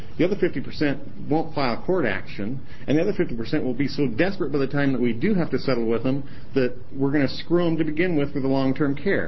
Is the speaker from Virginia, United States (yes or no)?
no; Portland, Oregon, United States; from Portland, Oregon.